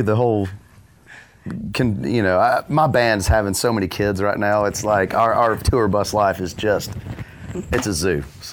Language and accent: English; Tennessee, United States; We're in the United States, Tennessee.